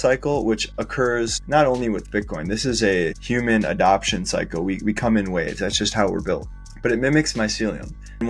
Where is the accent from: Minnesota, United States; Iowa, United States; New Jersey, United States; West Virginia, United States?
Minnesota, United States; Yeah, I grew up in a suburb and then went to school at the U in M